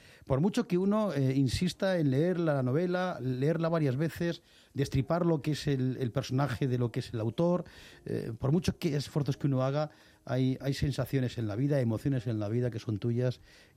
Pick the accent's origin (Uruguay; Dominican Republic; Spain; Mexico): Spain; Castilla-La Mancha; tú eres como yo, somos 2 castellano-manchegos hoy en la capital de España.